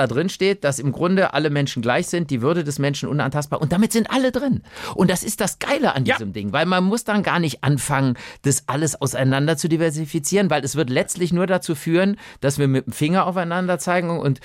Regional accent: Cologne, North Rhine-Westphalia, Germany; aber meine Heimatstadt Köln ist zunehmend der Verwahrlosung heimgegeben.

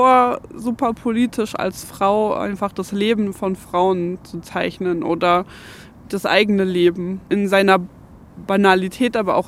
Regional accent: Leipzig, Saxony, Germany; also born or lived in Heilbronn, Germany / California, United States / Florida, United States; Und aufgewachsen bin ich in so eine Mischung aus Leipzig, Deutschland und den Staaten in Kalifornien und in Florida.

